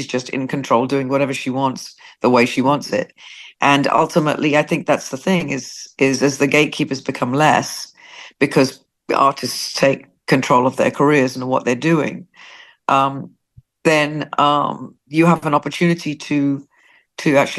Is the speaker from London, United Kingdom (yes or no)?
no; Wales, United Kingdom; And I told you I would talk a lot, but I'm Welsh. I can't help it.